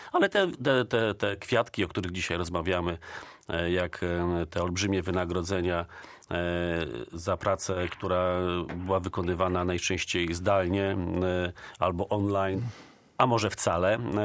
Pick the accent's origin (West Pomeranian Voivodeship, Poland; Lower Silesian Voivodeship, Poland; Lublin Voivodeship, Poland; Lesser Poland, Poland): West Pomeranian Voivodeship, Poland; Świnoujście; My ludzie ze Świnoujścia, ja ze Świnoujścia chodziłem do szkoły, pan Joachim Brudziński po lewo, ja po prawo do technikum budowy okrętów.